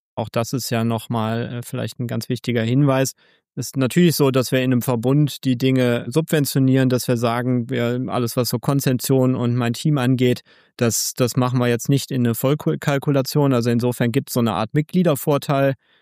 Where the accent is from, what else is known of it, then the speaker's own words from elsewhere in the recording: Wuppertal, North Rhine-Westphalia, Germany; born there; bin selber gebürtiger Wuppertaler